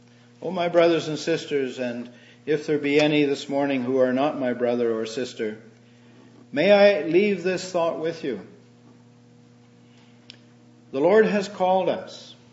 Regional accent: Canada; Oh, I'm a Canadian citizen.

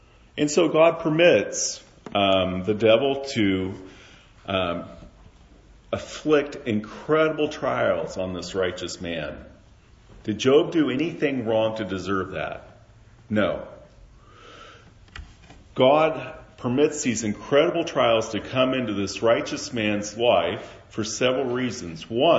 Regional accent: Kansas, United States; Now, I'm from Kansas. I know a little bit about tornadoes.

